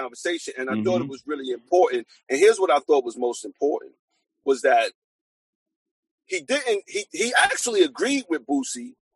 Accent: Brooklyn, New York, United States; I I'm from Brooklyn, man.

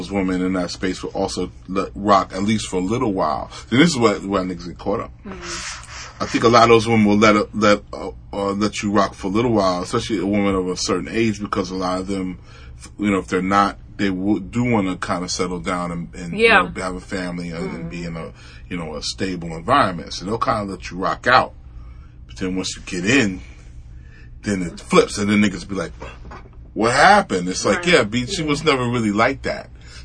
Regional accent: Brooklyn, New York, United States; I'm gonna be a king because I'm from New York, and so everybody's just gonna like bow down because I'm from Brooklyn or whatever.

